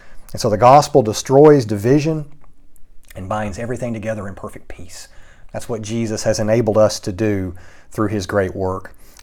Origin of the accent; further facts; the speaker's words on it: United States; it's pretty clear, as you see me, that I am white, and I am an American.